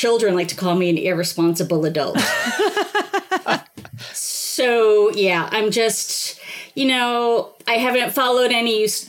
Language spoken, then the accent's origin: English; Biloxi, Mississippi, United States; born there; Well, I was born in Biloxi, Mississippi.